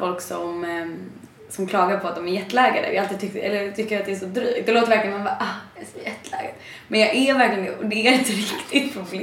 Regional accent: Stockholm, Stockholm County, Sweden; Jag kommer från Stockholm.

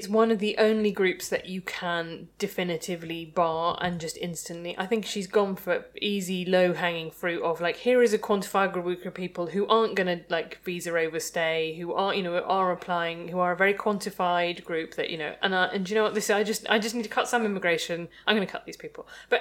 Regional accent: Midlands, United Kingdom; And B, I'm from the Midlands.

